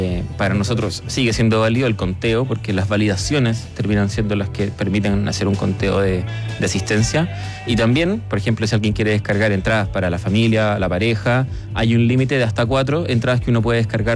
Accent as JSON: {"language": "Spanish", "town": "Santiago", "region": "Santiago Metropolitan Region", "country": "Chile", "tie": "born or raised there", "said": "Soy nacido y criado en Santiago."}